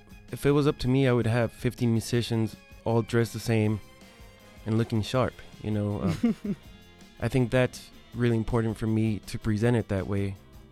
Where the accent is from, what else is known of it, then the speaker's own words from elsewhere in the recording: Nogales, Sonora, Mexico; now in Arizona, United States; I was born in Nogales, Arizona, but then I was raised in Nogales, Mexico.